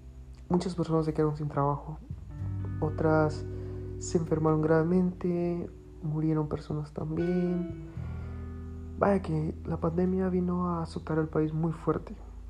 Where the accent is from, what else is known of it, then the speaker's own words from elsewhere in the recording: Guatemala; Soy de Guatemala